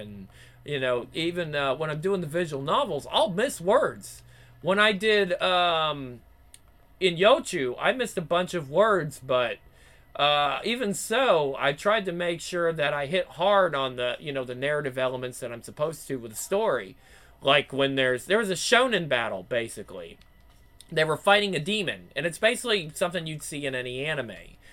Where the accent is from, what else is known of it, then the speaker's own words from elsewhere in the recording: United States; I am American, so I can't quite hit it as well as Phil can.